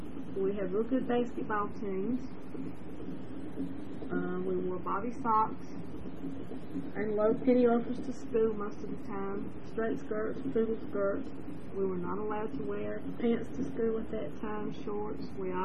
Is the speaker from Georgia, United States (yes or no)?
yes; Rome, Georgia, United States; born there; I was born in Rome, Georgia, Floyd County, on April 6, 1945, at McCall Hospital.